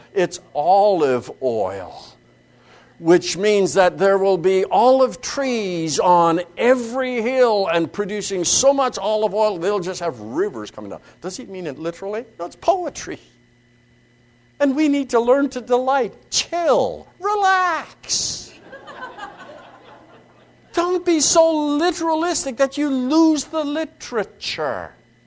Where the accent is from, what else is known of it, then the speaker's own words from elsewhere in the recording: Saskatchewan, Canada; Well, I grew up in Saskatchewan, and that's a province of mind. We don't have states up there.